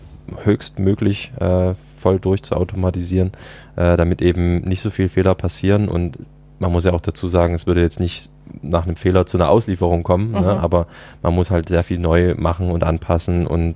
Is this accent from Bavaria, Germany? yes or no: no; Dresden, Saxony, Germany; zurück nach Deutschland gekommen bin, zurück in meine Heimatstadt Dresden